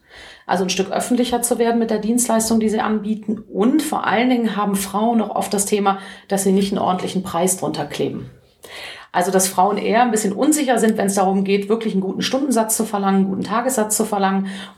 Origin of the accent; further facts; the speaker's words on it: Cologne, North Rhine-Westphalia, Germany; ich freue mich einfach, als Kölnerin in Köln sprechen zu können